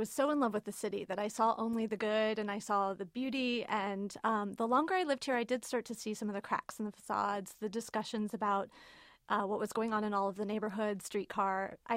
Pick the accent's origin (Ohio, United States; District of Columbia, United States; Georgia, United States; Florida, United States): Ohio, United States; Oxford; also born or lived in New York City; now in Cincinnati, United States; I'm from Oxford, and I lived away for many years. I lived in New York City for 11 years